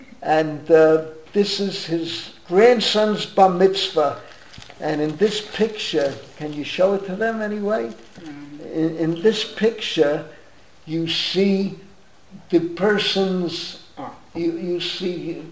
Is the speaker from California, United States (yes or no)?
no; Bronx, New York, United States; And imagine someone would tell me growing up in the Bronx that one day you're going to ride